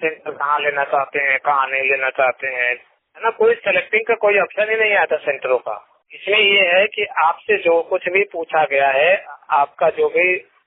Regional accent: Mirzapur, Uttar Pradesh, India; जैसे मैं मिर्जापुर से हूं तो मेरा ज्यादातर चांस वाराणसी में रहता है

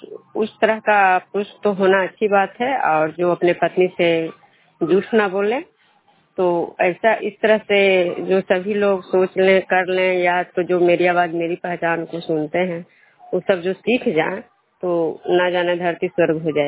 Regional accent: Vishnupur, Bihar, India; मैं विष्णुपुर ग्राम खगरा पंचायत नालंदा जिला रंगनाथ सा प्रखंड की निवासी हूँ।

